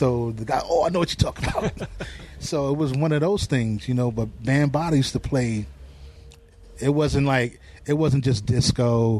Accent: Hollis, New York, United States; growing up in Hollis, you know, being around … you're around a lot of people.

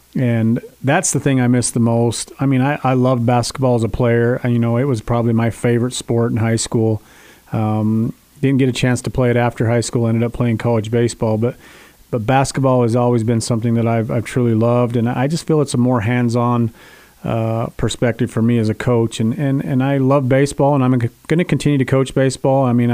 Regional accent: Utah, United States; now in Carbon County, United States; I mean, obviously growing up in Emory County, And then coming over to Carbon County, where I've been, you know, my whole adult life up to this point

